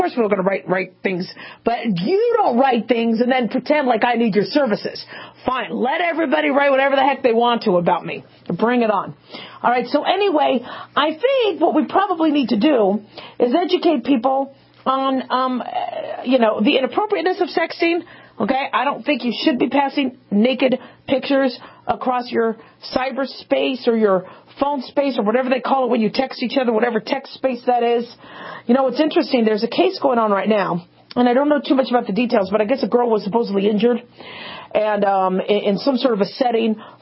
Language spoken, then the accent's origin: English; Phoenix, Arizona, United States; also born or lived in California / Las Vegas; I mean, I live in Las Vegas, right? And so I grew up, I grew up in Phoenix. I was born in California, grew up in Phoenix and Vegas.